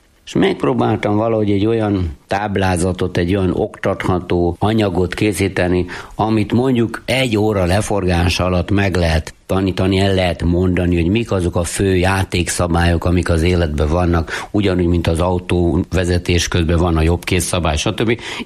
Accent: Uzhhorod, Zakarpattia Oblast, Ukraine; abban a kis mikroklímában, amiben én felnőttem, ott nagy szeretet, békesség, egy nagyon jó polgári, társadalmi lét volt annak idején abban a városban, ahol én születtem, Ungváron.

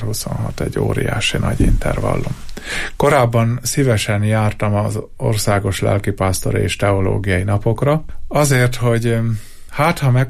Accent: Jász-Nagykun-Szolnok, Hungary; Hát nyilván én egy elkötelezett jász ember vagyok, és erős rokálpatrióta.

